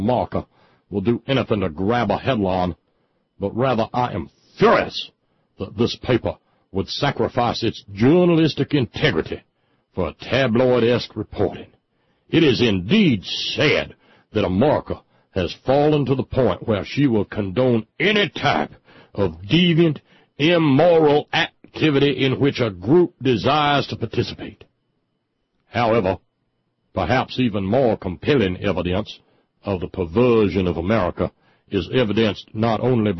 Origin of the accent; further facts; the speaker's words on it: Alabama, United States; Mississippi's just to the west of my home state of Alabama. And my home state of Alabama is, of course, the home of one Attorney General Troy King.